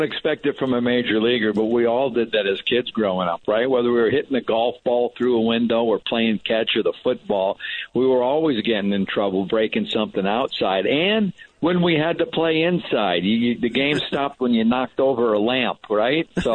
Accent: New England, United States; I mean, I grew up in New England, as you know, and of course I was a Red Sox fan growing up, so I wasn't real fond of the Yankees.

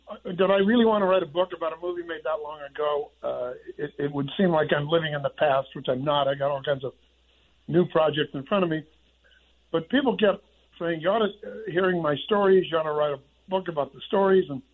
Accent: Santa Barbara, California, United States; I grew up in Santa Barbara. My childhood hero was Eddie Matthews, who was from Santa Barbara.

